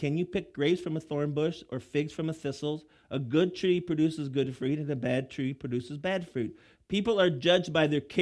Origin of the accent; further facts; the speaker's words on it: Illinois, United States; now in Wisconsin, United States; I'm from Illinois. I didn't tell anybody. I was from Illinois for a long time when I moved to Wisconsin.